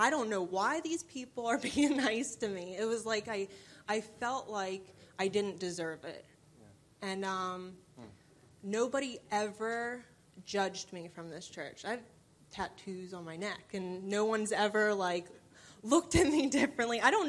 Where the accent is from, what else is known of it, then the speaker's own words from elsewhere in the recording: New Jersey, United States; moved away as an adult; now in South Carolina, United States; So I'm from New Jersey.